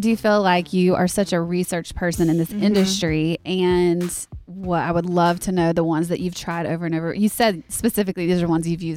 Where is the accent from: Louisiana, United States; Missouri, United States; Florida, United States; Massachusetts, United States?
Louisiana, United States; he's from Louisiana. I'm from Louisiana.